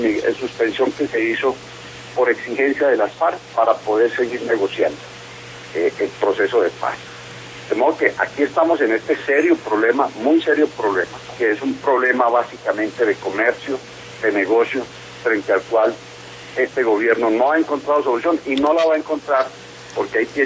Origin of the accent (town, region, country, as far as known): Colombia